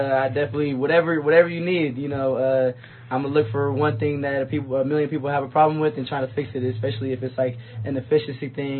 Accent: San Diego, California, United States; So I'm from San Diego, California. Grew up in City Heights. Moved to Northern San Diego.

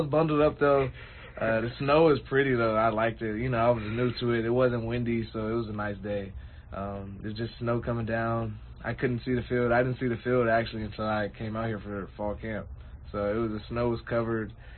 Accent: Los Angeles, California, United States; I'm from Los Angeles, California, the San Fernando Valley, to be exact, California. Grew up, nice family, nice mom.

